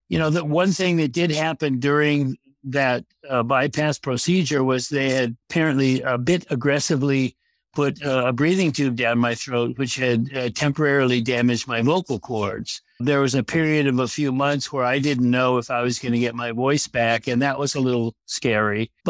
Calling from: Los Angeles, California, United States; Well, I'm at home in good old Los Angeles

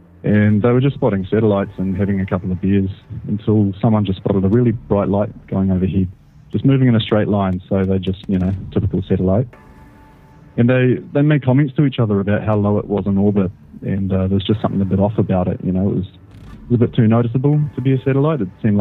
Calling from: New Zealand; I'm from New Zealand

